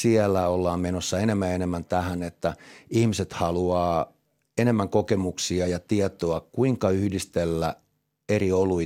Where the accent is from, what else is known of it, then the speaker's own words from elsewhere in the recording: Tampere, Pirkanmaa, Finland; Tampere on mun vanha kotikaupunki ja mä oon täältä kotoisin